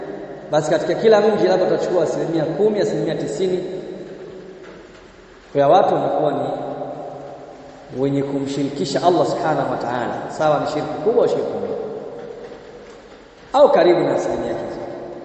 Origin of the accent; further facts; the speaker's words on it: Kigoma, Tanzania; Kule kwetu Kigoma, kipindi Sheikh wetu Sheikh Kazema miaka ya 80-81 huko nyuma